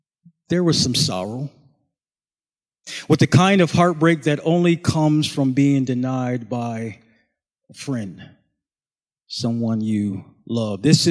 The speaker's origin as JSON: {"language": "English", "town": "Buffalo", "region": "New York", "country": "United States", "tie": "born or raised there", "said": "I grew up in Buffalo, and one of my best friends growing up was a boy"}